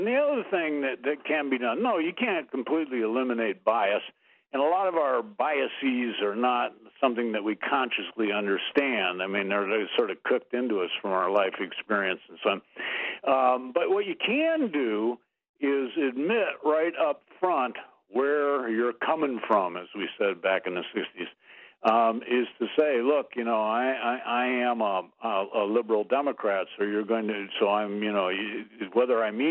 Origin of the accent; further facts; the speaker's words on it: Ohio, United States; I'm originally from Ohio, so I have a kinship with her. I went back to Ohio and my city was gone.